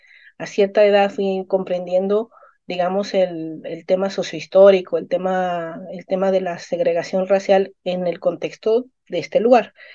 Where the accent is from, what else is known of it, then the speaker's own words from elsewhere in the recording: Mérida, Yucatán, Mexico; Yo crecí en Mérida, Yucatán, que es una ciudad sumamente racista, sumamente segregada, simbólicamente segregada